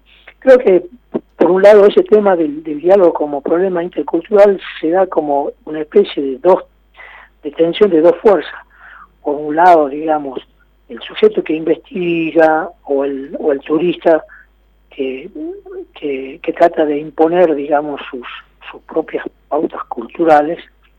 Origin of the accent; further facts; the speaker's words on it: Puesto del Marqués, Jujuy, Argentina; born there; Argentina, un poco la partecita de Argentina. Yo nací en Puesto del Marqués.